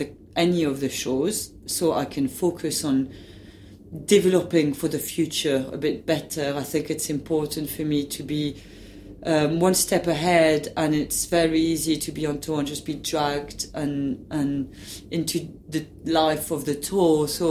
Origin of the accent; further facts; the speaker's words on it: United Kingdom; audiences, when they see our work, are quite surprised to find out we're British.